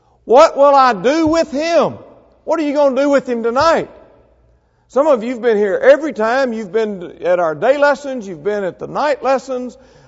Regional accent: Mississippi, United States; Now, I was raised in North Mississippi. Parchman Prison was southwest of us.

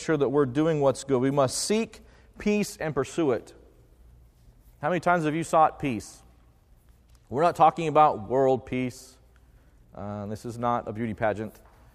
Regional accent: United States; well, I'm an American, I have rights.

